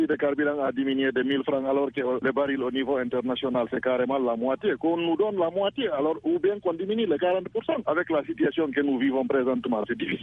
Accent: Guinea; on n'a même pas de plaisir de voyager présentement en tant que Guinéen

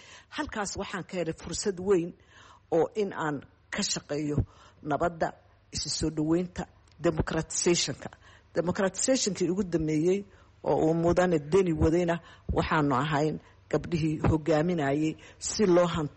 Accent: Bosaso, Bari, Somalia; born there; also born or lived in Mogadishu, Somalia; waxaan ku dhashay degmada Boosaaso oo inoo hadeer joogno

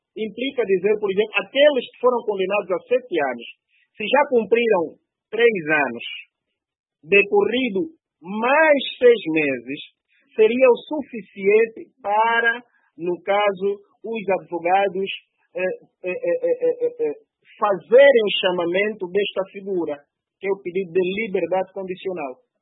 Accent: Angola; Temos de ver enquanto angolanos e que precisamos efetivamente de melhores condições de vida para nós mesmos.

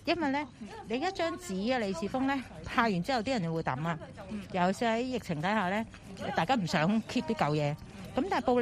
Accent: Hong Kong; 这个是给我们香港人一个很大的信号来的。

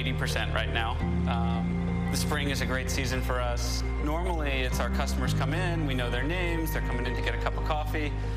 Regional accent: Washington, District of Columbia, United States; we're both from Washington, D.C., and we said, hey, you know, it'd be fun to start a coffee roasting business together.

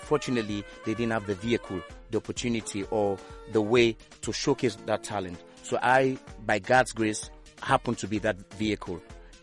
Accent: Sierra Leone; accent: African; I am from Sierra Leone.

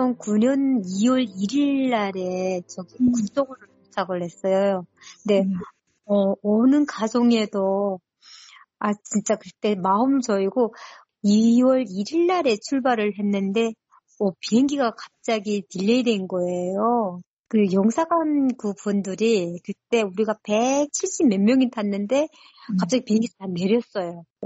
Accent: North Korea; accent: North Korean dialect; 제가 이북 사람이 탈북민이니까

